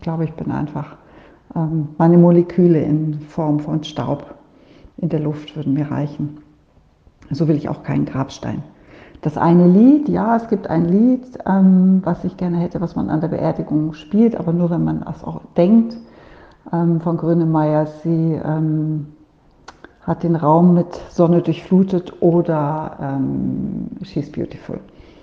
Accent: Germany; moved away as an adult; now in Solothurn, Switzerland; Ich bin 62 Jahre alt. Ich wohne in Solothurn. Und ursprünglich, wie man unschwer hört, komme ich aus Deutschland, bin aber 25 Jahre jetzt schon in der Schweiz.

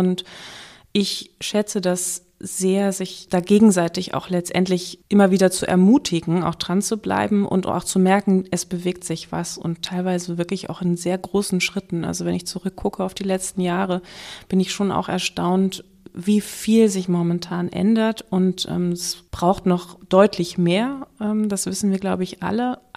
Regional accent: Berlin, Germany; ich bin in Berlin aufgewachsen

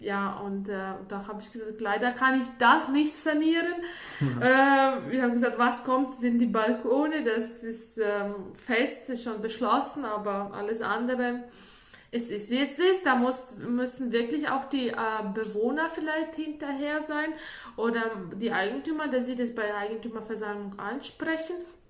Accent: Latvia; German is a second language; now in Germany; Bei uns in Lettland, ich komme ja aus Lettland

